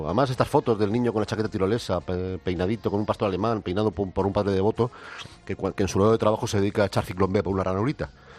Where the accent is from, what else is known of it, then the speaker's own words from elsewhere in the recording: Spain; de la cual nosotros como españoles somos partícipes